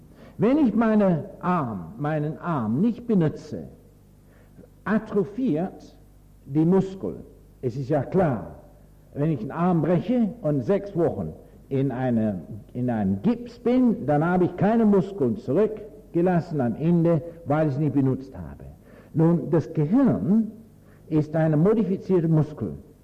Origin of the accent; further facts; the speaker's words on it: England, United Kingdom; ich bin ja Engländer, belehre Sie, das ist ja schrecklich, nicht wahr?